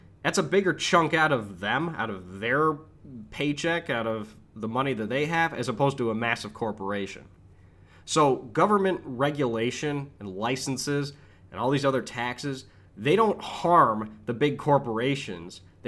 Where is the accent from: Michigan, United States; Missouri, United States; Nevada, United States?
Michigan, United States; For example, in my home state of Michigan, you need a license simply to have a business.